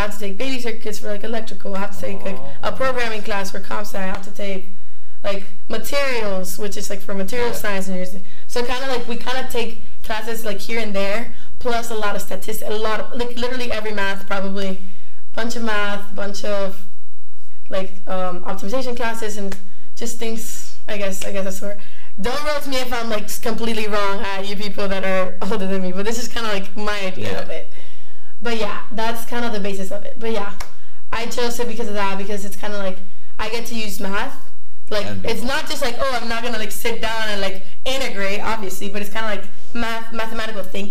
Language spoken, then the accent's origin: English; Dominican Republic; I'm from Dominican Republic, and in DR, it's not, like, a big, like, major